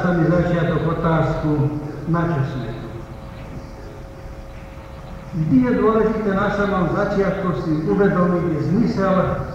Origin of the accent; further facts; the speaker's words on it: Záhorie, Slovakia; ja som zo Záhoria